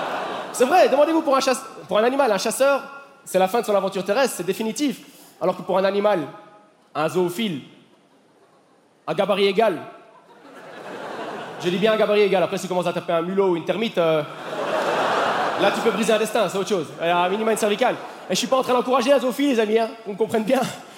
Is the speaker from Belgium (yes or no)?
yes; Belgium; Comment ça a été dur pour nous, en tant que Belge, de perdre contre la France en particulier